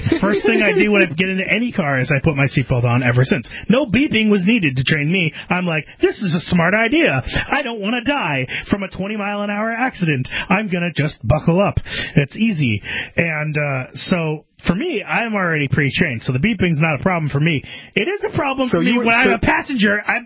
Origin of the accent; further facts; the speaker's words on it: California, United States; when I was growing up in California as a very young child, we're talking like 5 years old